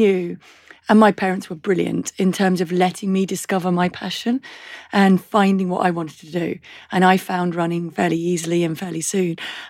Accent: North West England, United Kingdom; And we lived by a forest because I grew up in Cheshire.

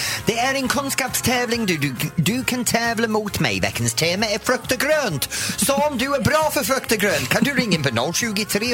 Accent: England, United Kingdom; Swedish is a second language; now in Sweden; Och hemma i England, om man har linoleum i vardagsrummet, då var det, stackarn.

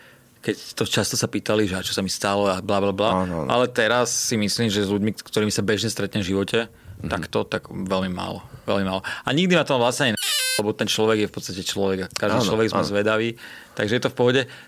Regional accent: Pezinok, Bratislava Region, Slovakia; My pezinčania sme to nikdy nevedeli odložiť.

